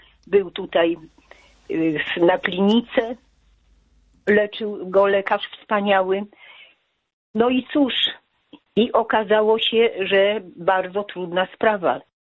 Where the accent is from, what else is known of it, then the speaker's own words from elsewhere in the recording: Jordanów, Lesser Poland, Poland; u nas, bo jestem z Jordanowa